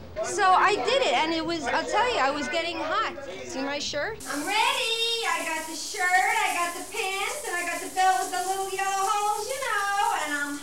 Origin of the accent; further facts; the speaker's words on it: New York, United States; Yeah. You can't tell, huh?